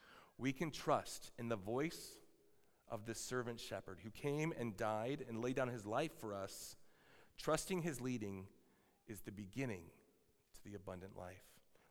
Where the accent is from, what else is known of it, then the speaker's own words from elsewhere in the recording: Albany, Oregon, United States; So this is from my hometown there, Albany, Oregon